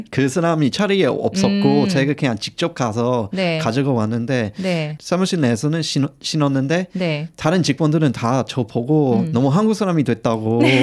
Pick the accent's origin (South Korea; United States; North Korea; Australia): Australia; Korean is a second language; 저희 호주 사람들은 되게 캐주얼하고 약간 편안한 분위기 있잖아요.